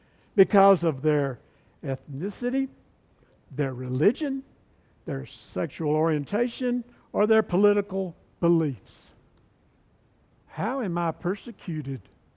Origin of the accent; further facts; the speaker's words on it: Mississippi, United States; And on top of all that, I'm from Mississippi.